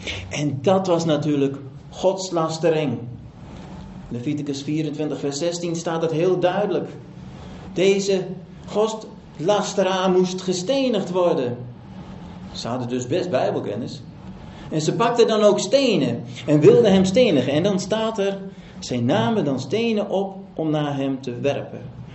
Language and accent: Dutch; Drenthe, Netherlands; ik kom uit Drenthe, een klein dorpje uit Drenthe.